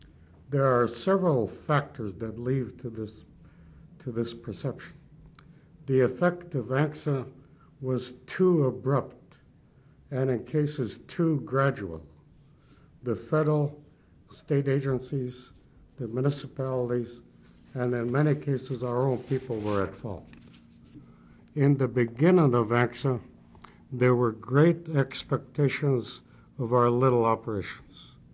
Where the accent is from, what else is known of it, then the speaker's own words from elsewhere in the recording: Angoon, Alaska, United States; now in Juneau, United States; I am from Angoon. My mother and father are full-blood Tlingits. I now reside in Juneau